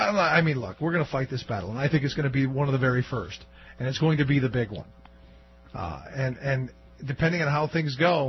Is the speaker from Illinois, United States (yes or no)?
no; Cleveland, Ohio, United States; Do we want that to be an impulse item like it was when I grew up in Cleveland?